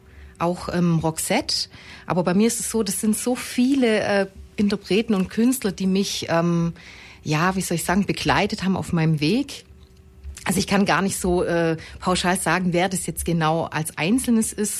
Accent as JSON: {"language": "German", "town": "Aalen", "region": "Baden-Württemberg", "country": "Germany", "tie": "born there", "lives_now": "Ulm, Germany", "said": "Also ich bin seit 2001 in Ulm und komme eigentlich gebürtig aus Aalen und also Richtung Heidenheim."}